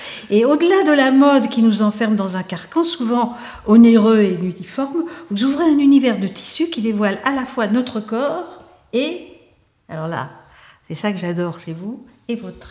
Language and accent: French; Brussels, Belgium; Moi, je suis bruxelloise, alors je suis plus orgueilleuse.